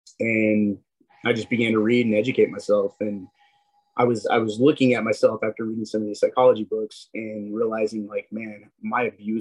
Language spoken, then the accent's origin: English; Spokane, Washington, United States; also born or lived in Henderson, Nevada; I'm from Spokane, Washington. I grew up here, kind of raised in between here, summers in Henderson, Nevada, which is right outside of Vegas.